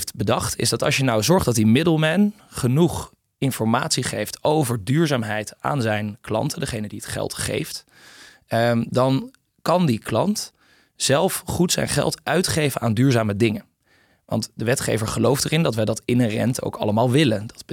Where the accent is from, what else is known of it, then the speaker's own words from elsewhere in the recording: Netherlands; Ik denk dat wij als Nederlanders toch van welke kant je ook bent enige trots voelen voor onze Frans Timmermans